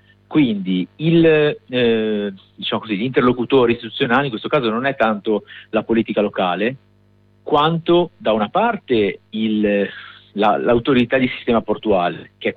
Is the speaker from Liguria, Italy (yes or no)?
yes; Genoa, Liguria, Italy; Noi siamo convinti, come siamo di Genova